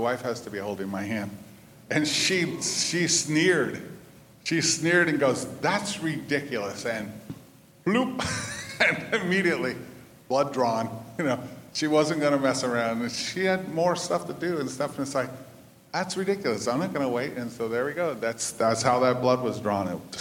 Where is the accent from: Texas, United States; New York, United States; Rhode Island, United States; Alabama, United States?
Texas, United States; I'm from West Texas. I've never been sick. And I'm not going to be sick now.